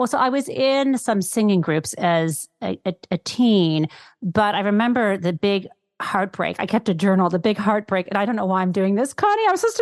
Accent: West Bloomfield, Michigan, United States; I grew up in West Bloomfield, sort of Bloomfield Hills area, except we were, this sounds so weird, like my father was a doctor, so you would think, okay, you know, Bloomfield Hills doctor, but we were like in, you know, West Bloomfield, not as fancy.

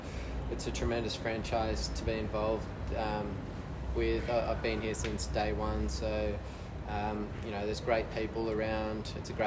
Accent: Australia; India and then the Ashes are the two biggest hurdles as an Australian cricketer.

